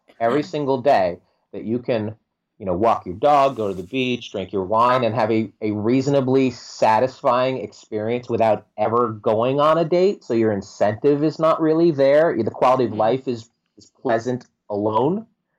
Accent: New York, United States; And I'm from New York, so I can sort of say this.

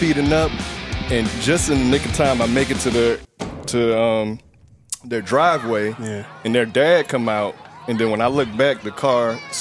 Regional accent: Florida, United States; How y'all liking Florida? Y'all went to my home state.

